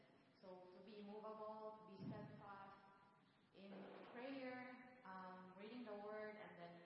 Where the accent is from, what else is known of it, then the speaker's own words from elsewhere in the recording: Philippines; I'm from the Philippines, so I'll be speaking for this group.